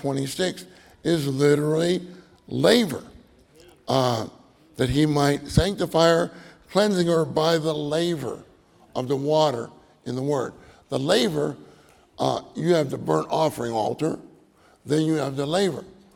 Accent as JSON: {"language": "English", "region": "Pennsylvania", "country": "United States", "moved": "yes", "said": "I'm from Pennsylvania. I moved to Texas."}